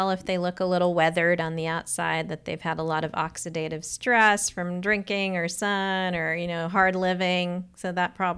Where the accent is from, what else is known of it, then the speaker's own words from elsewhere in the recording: Los Angeles, California, United States; I am Indian, but grew up in LA, but Indian.